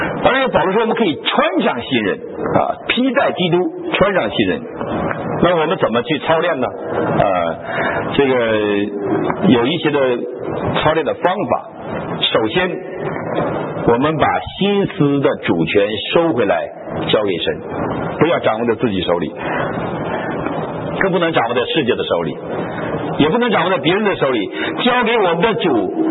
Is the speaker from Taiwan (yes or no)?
no; Northeast China, China; 我们东北人呢有一个毛病啊，就是赌啊！